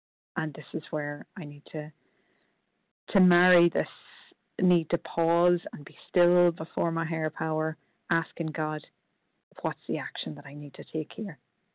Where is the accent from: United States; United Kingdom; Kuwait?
United Kingdom; Northern Ireland; I am from Northern Ireland